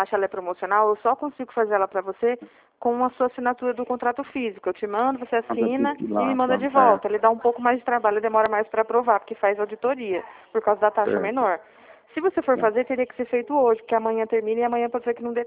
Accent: Dracena, São Paulo, Brazil; Eu sou do interior de São Paulo, Dracena, minha cidade.

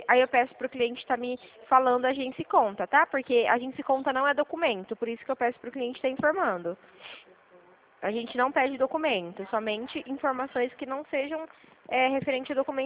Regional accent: Dracena, São Paulo, Brazil; Eu sou do interior de São Paulo, aqui perto de Presidente Prudente. Chama Dracena, a nossa cidade.

